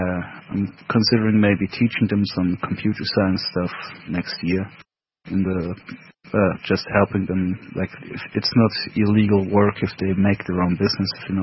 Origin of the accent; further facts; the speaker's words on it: Baden, Aargau, Switzerland; I'm from Baden. It's a beautiful town. Romans established it after the Celts kind of fucked up.